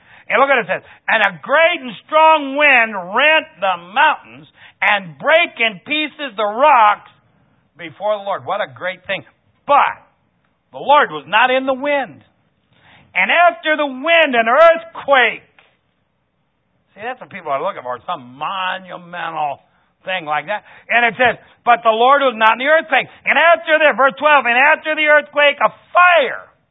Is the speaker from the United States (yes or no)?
no; Ireland; I'm Irish, you know.